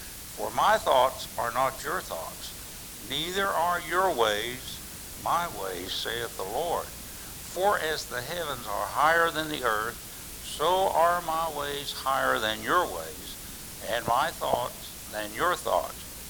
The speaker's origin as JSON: {"language": "English", "region": "Kentucky", "country": "United States", "tie": "born there", "accent": "Kentucky", "said": "I was born in Kentucky. Never have lost my accent, I guess."}